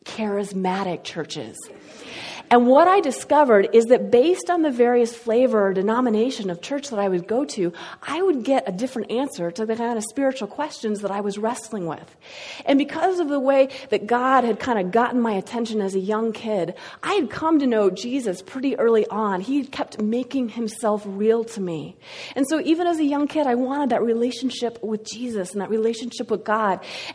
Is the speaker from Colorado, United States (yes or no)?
yes; Steamboat Springs, Colorado, United States; So I grew up largely in Steamboat Springs, Colorado, but those years of moving around really affected my spiritual life.